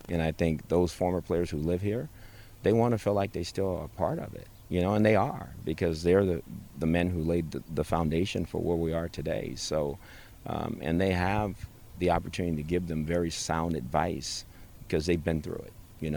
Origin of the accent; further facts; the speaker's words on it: West Coast, United States; No, I was not, because I'm from the West Coast